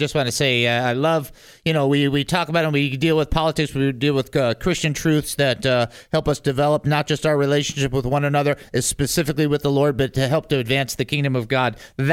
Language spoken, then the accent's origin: English; United States; And at that point, I remember as an American thinking, you know, you can't just keep picking on us.